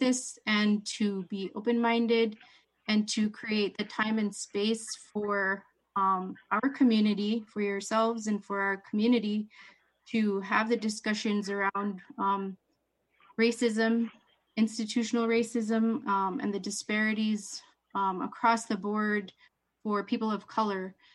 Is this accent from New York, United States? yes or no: no; St. Mary's, Alaska, United States; now in Bethel, United States; I've been a resident of Bethel for going on 20 years. I'm originally from St. Mary's, but I live here, and my kids and we all identify Bethel as our home.